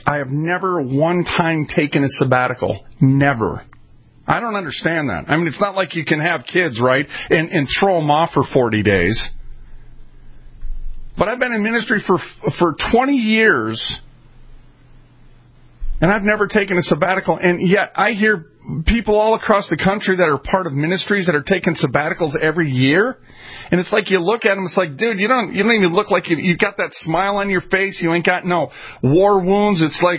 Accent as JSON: {"language": "English", "town": "Minneapolis", "region": "Minnesota", "country": "United States", "tie": "born or raised there", "said": "I'm from North Minneapolis. I get it, right? You know, it's interesting. I was kind of raised up in the hood in North Minneapolis."}